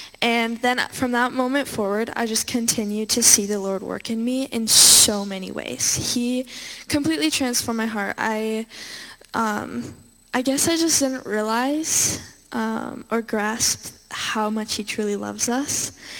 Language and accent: English; Coeur d'Alene, Idaho, United States; We're from Coeur d'Alene, so we drove up.